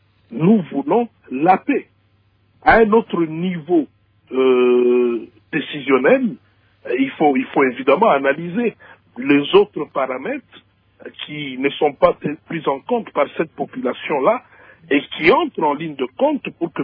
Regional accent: Goma, North Kivu, DR Congo; Moi, je viens de Goma.

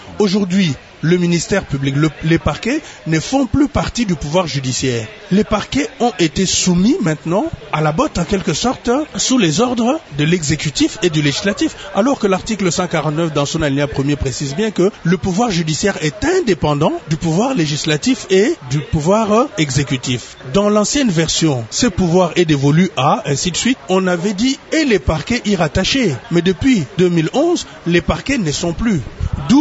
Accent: Kenge, Kwango, DR Congo; Moi, je suis des Kenge, je pouvais me retrouver à Lubumbashi, j'étais Zaïrois.

